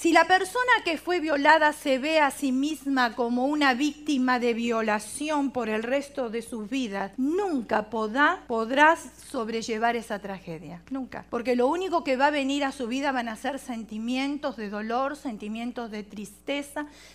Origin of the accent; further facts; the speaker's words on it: Argentina; also born or lived in Italy; estábamos en Italia, yo nací en Italia, no había trabajo y al tener yo 4 meses de edad, mi padre decidió viajar a Argentina